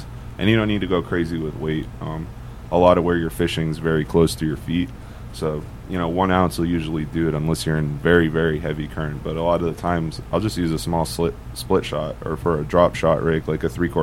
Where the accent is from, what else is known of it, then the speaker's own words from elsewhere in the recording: Maine, United States; Yeah, I grew up in Maine.